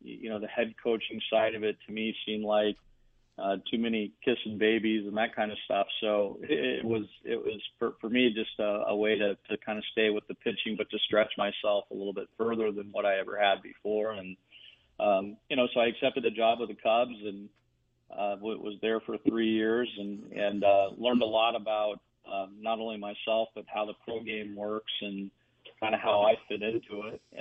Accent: Bloomington, Illinois, United States; I'm from Bloomington, Illinois, so I kind of grew up right in the middle between Cub territory and Cardinal territory, and so it's actually kind of home for me.

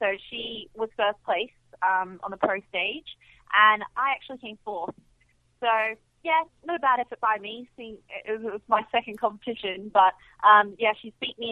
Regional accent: Australia; I think it could have to do with the fact that I'm from Australia.

